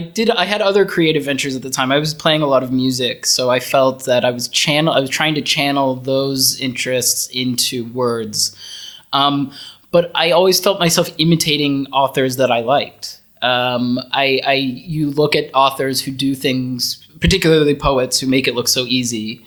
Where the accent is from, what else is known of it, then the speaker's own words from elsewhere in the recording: United States; moved away as an adult; now in Netherlands; I've never lived outside of my home country before. I've bounced around to different places within the U.S., but I've never lived outside of the U.S. before.